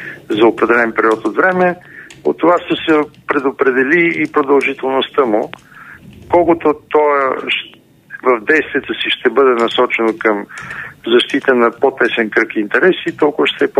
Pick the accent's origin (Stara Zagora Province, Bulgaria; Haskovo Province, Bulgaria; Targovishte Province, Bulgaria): Haskovo Province, Bulgaria; Haskovo; аз съм родом от Хасково. Да. И от там приятели, роднини.